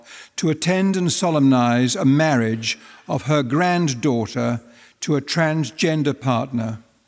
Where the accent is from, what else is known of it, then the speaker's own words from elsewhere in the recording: Scotland, United Kingdom; I'm a Scot.